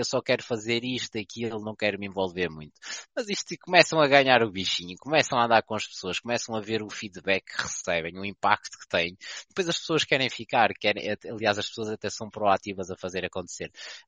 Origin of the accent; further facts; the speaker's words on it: Marco de Canaveses, Norte, Portugal; now in Aveiro, Portugal; Eu não sou de Aveiro, mas Aveiro comprou-me facilmente. Eu sou de Mar Canaveses. Sou da Zona Norte. Eu acho que não se nota pelo sotaque. Eu sou de Mar Canaveses. Eu vim trabalhar e estudar.